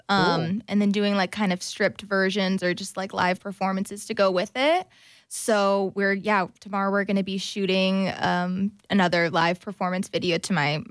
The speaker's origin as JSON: {"language": "English", "town": "Omaha", "region": "Nebraska", "country": "United States", "lives_now": "Los Angeles, United States", "said": "I'm an artist from Omaha. Living in L.A. now."}